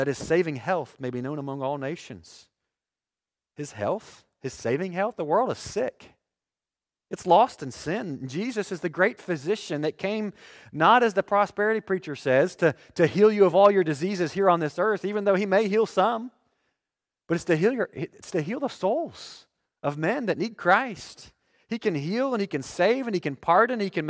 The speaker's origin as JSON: {"language": "English", "country": "United States", "said": "I'm an American, and I think there should be borders."}